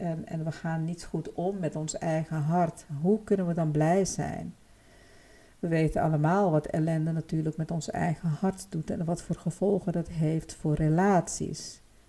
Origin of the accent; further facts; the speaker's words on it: Suriname; now in Netherlands; Maar ik weet dat in Suriname ook wel gedaan wordt, waar ik vandaan kom. India kent natuurlijk ook wel ik bedoel, mijn voorouders komen uit India.